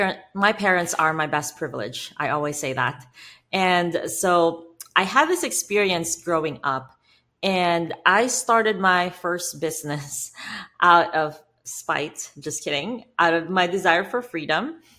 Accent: Philippines; So a lot of you people may know my personal story of how I grew up poor in the Philippines and how that is a very different experience from growing up poor in a more developed country.

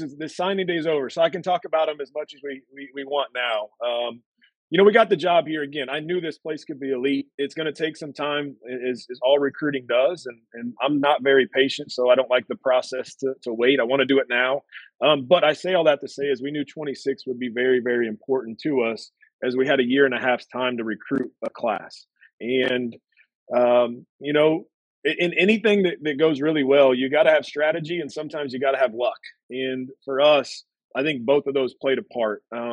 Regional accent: Illinois, United States; Like I'm from Illinois originally, not where Trinity's from

